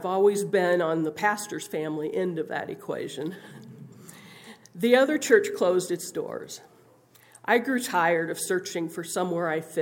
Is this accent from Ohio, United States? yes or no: no; Iowa, United States; also born or lived in Wisconsin; I was born and raised mainly in Iowa with Dunkard Brethren roots on my mother's side. My dad pastored small Baptist congregations that couldn't afford to pay a pastor full time. We moved a lot.